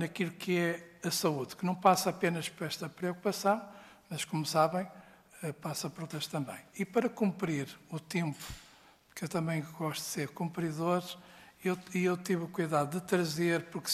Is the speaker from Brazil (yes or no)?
no; Portugal; porque somos portugueses